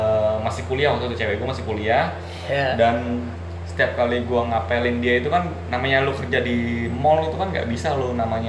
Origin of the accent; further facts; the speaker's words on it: Bekasi, West Java, Indonesia; gue kan orang Bekasi nih ya, tinggal di Bekasi.